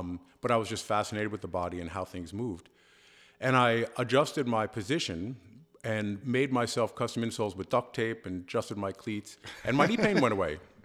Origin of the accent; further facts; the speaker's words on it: New York City, New York, United States; I grew up in New York City, but I went to college in Connecticut and did a lot of riding in Mount Snow.